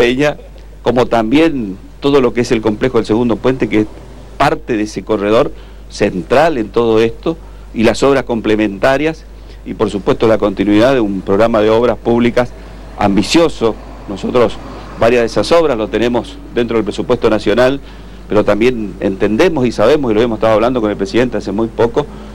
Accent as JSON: {"language": "Spanish", "town": "Villa Ángela", "region": "Chaco", "country": "Argentina", "tie": "born or raised there", "said": "en este cruce de las vías del ferrocarril y este puente, de mi pueblo nomás, de Villa Ángela"}